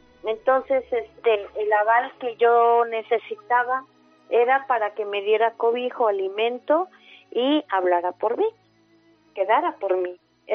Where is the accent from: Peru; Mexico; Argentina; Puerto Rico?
Mexico; moved away as an adult; now in Spain; Estaba viviendo en un ambiente de extrema violencia, yo soy mexicana.